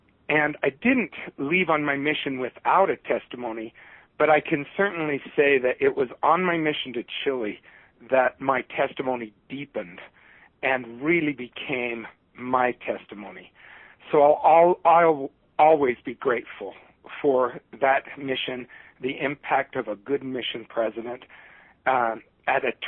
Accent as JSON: {"language": "English", "country": "Ethiopia", "tie": "born or raised there", "said": "I grew up in Ethiopia, Africa. My dad was over there setting up a teacher college to help train teachers and improve education in Ethiopia."}